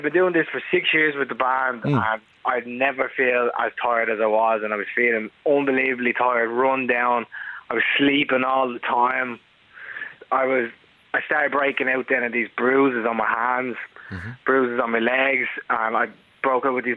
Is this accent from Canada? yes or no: no; Walkinstown, Leinster, Ireland; I'm 24 and I'm from Walkinstown.